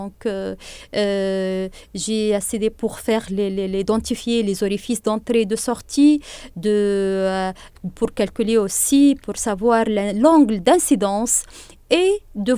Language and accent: French; Tunisia; je suis tunisienne